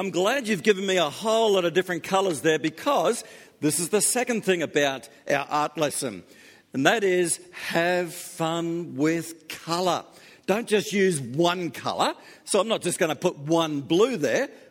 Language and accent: English; Gold Coast, Queensland, Australia; now in Melbourne, Australia; I come from the Gold Coast and lived on the coast for 20 years. And when I first came down to Melbourne